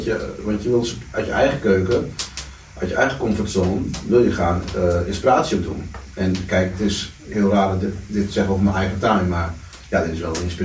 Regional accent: Sri Lanka; Ik ben geadopteerd, ik kom uit Sri Lanka, ik heb er verder echt helemaal niks mee. Ik kan plat groen sproken en ik kan Fries met die praten, maar ik heb geen Sri Lankaans.

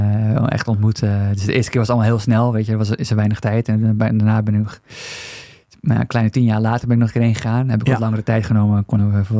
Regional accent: North Holland, Netherlands; Nee, opgegroeid in de Zaanstreek.

